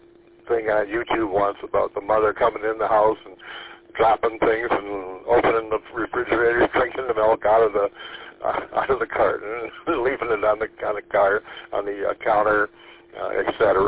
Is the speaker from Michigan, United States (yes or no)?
yes; Alpena, Michigan, United States; I'm from Alpena originally, so I'm very familiar with the 27 corridor there.